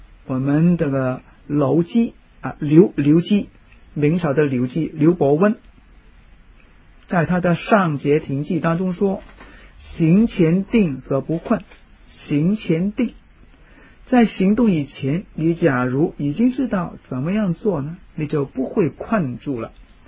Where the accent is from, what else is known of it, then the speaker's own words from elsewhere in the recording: Hong Kong; 我好奇怪哦，我从香港来，我好奇怪。